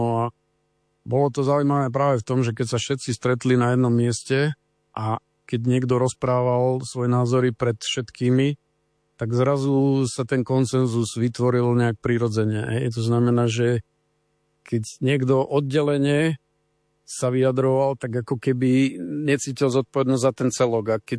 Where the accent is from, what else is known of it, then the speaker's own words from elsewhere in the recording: Ružomberok, Žilina Region, Slovakia; som architekt z Ružomberka.